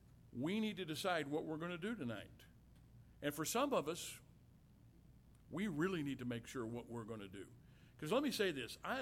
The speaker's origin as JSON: {"language": "English", "region": "Illinois", "country": "United States", "tie": "born or raised there", "said": "When I was a boy growing up in Southern Illinois, I grew up very close to Southern Illinois University."}